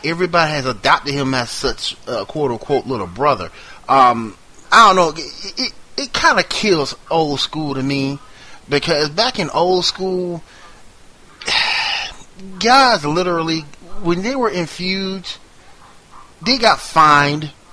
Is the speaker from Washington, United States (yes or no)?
yes; Seattle, Washington, United States; I'm from Seattle, Washington, okay?